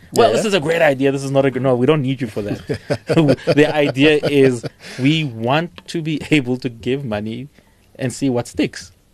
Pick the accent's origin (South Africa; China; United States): South Africa; I am a South African nationalist at heart